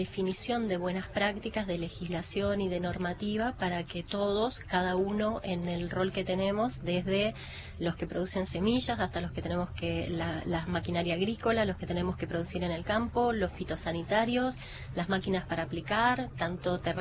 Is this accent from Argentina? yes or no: yes; Argentina; somos todos los argentinos